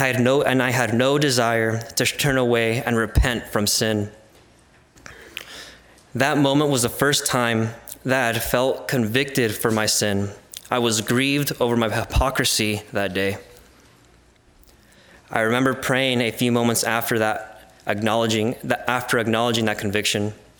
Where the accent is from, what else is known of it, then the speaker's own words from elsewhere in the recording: Soledad, California, United States; first language Spanish; English is a second language; also born or lived in Salinas; Throughout my infancy, I lived with my mother and her parents in Soledad, California, about 25 miles south of Salinas.